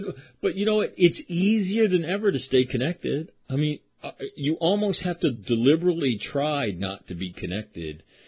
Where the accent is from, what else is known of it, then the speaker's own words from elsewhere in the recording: Columbus, Ohio, United States; I'm from Columbus, Ohio, sir. Columbus, Ohio? That's a shithole.